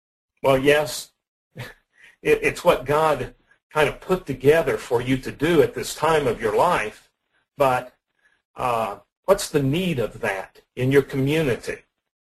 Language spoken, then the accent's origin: English; Illinois, United States; I grew up in the state of Illinois. Even though I live in Texas now, and the people think that I'm a Texan, I am not a Texan. I am an Illinois dude